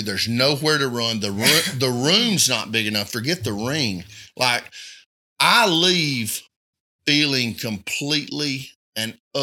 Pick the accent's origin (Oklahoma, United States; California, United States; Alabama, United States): Alabama, United States; West Pine Grove; No, Ray. I'm from West Pine Grove, Alabama.